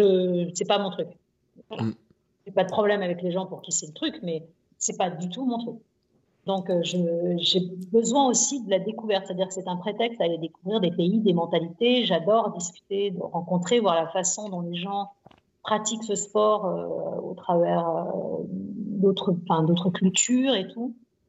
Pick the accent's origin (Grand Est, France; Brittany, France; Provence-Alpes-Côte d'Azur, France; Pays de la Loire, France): Pays de la Loire, France; Nantes; born there; 80 jours, je suis née à Nantes, hommage à